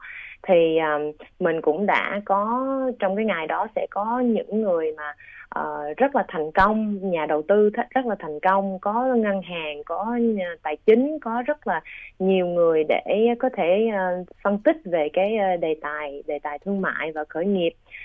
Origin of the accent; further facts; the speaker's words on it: Australia; Vì mình là người Úc, mình đã lớn lên ở Úc, nhưng mình có một cái gốc Việt rất là quan trọng đối với cái bản chất của cá nhân mình.